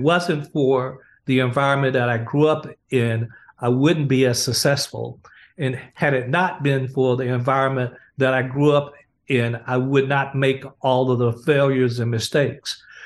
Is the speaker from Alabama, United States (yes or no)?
yes; Gaston, Alabama, United States; We're talking 1952 is when I was born in Gaston. So we're talking the era of George Wallace, stark segregationist.